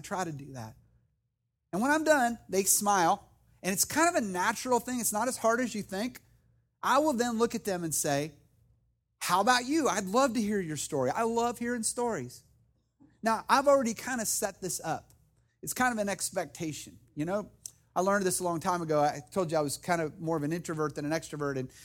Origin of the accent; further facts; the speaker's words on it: West Virginia, United States; I talk about how I grew up in West Virginia, how I grew up in a very small town, very outdoors, how my dad was a pastor of a church